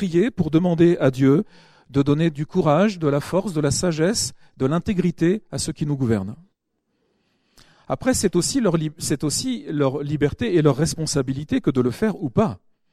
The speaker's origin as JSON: {"language": "French", "country": "France", "said": "je veux m'humilier parce que nous sommes français"}